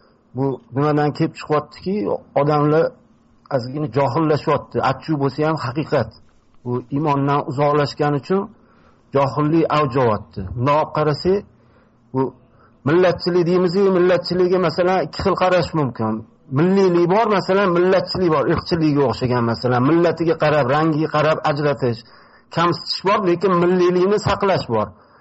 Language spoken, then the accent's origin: Uzbek; Tashkent, Uzbekistan; men o'zi asl Toshkentda tug'ilib o'sganman